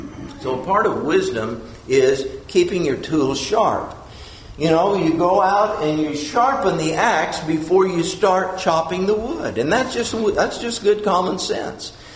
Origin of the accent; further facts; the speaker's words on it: Texas, United States; Where I grew up in West Texas, we had to watch for snakes everywhere we went. Literally. Because we had rattlesnakes, we had all sorts of snakes out there.